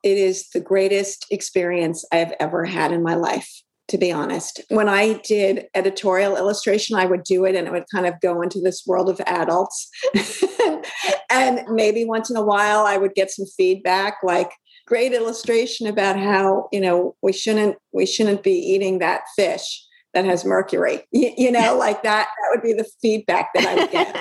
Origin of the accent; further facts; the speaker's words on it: Brooklyn, New York, United States; so I grew up in Brooklyn, and down in Dumbo, there was a city garbage dump.